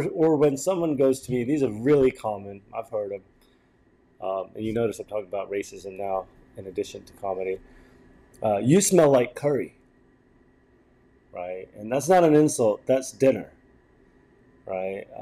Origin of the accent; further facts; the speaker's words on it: England, United Kingdom; born there; Look, buddy, I was born in England.